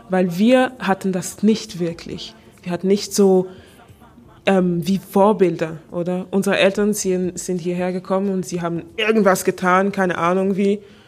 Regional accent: Angola; now in Germany; ja, ich komme aus Angola.

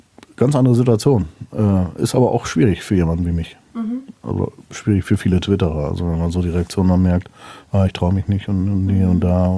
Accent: North Rhine-Westphalia, Germany; da bin ich typischer Westfale

